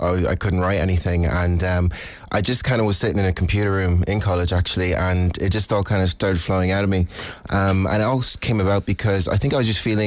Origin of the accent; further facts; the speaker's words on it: Lagos, Nigeria; born there; I was born in Lagos, Nigeria.